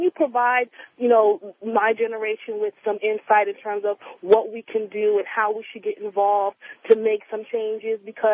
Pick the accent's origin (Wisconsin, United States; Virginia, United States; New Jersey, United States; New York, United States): New York, United States; Long Island; I grew up on Long Island, and my parents bought their house for like $20,000 back in the 70s.